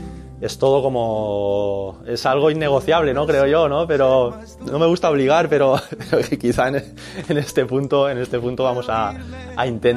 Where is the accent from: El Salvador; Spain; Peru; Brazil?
Spain; Artana, Valencian Community; Villarreal estuviese aquí tan cerca de mi pueblo, ¿no? De Artana.